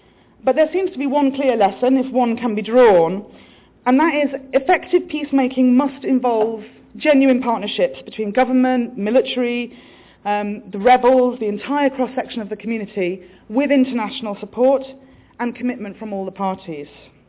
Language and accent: English; United Kingdom; as a British national, I should acknowledge since before independence as well.